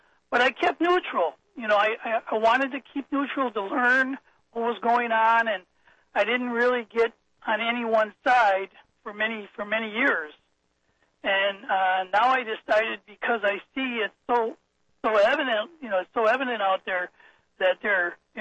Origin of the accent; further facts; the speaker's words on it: Milwaukee, Wisconsin, United States; I'm from Wisconsin, Milwaukee